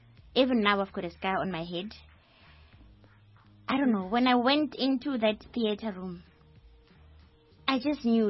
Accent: Soweto, Gauteng, South Africa; I'm from Dobsonville, Soweto.

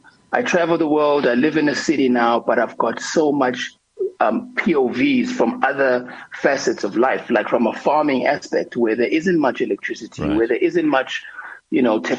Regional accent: Ladysmith, KwaZulu-Natal, South Africa; I was born at home in the Bundus, in the rural areas of Ladysmith.

